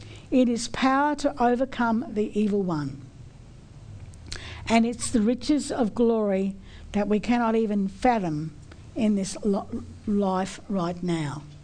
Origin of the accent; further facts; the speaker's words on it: Australia; born there; I was born in Australia long before 1949. I was at school in 1949. And I was born as a British citizen in this country. I wasn't an Australian. I was a British